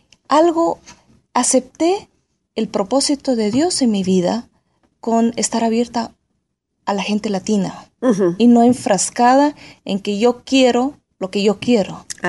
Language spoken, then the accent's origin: Spanish; Guatemala; now in Brazil; yo un año me fui de Guatemala a Brasil.